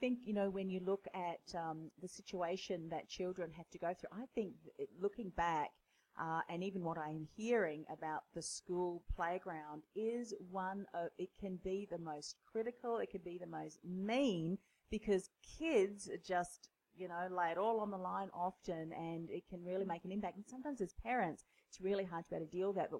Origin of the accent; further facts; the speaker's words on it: Australia; But here, you know, being Australian, well, you know, come on, mate, pick yourself up.